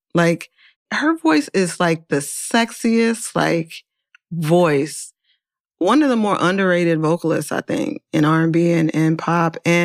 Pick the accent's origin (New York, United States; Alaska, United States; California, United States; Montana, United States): California, United States; Oakland; Atlanta was alive, but I'm from Oakland, so nothing compares.